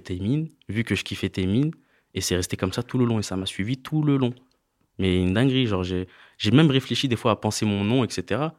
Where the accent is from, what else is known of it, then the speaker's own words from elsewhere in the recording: Lyon, Auvergne-Rhône-Alpes, France; Après, voilà, j'ai grandi à Lyon, ça a été la funk.